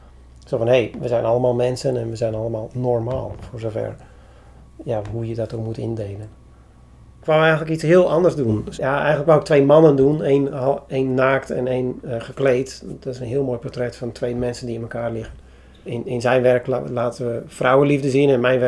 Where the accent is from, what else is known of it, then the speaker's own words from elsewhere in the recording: Urk, Flevoland, Netherlands; Ik ben zelf geboren en getogen op Urk.